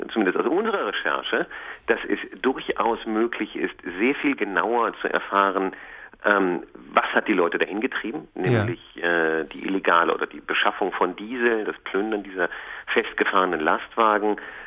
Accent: Germany; weil wir haben von vornherein gesagt, wir sind Deutsche.

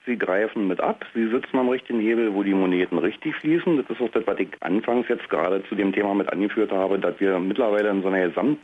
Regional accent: Berlin, Germany; also born or lived in Franconia; ich komme aus dem Westsektor, bin eigentlich gebürtiger Franke, bin hier als Kind im Alter von, weiß ich nicht, mal ein Dreivierteljahr nach Berlin verschleppt worden. Und zieh mir das hier seit 67 rin.

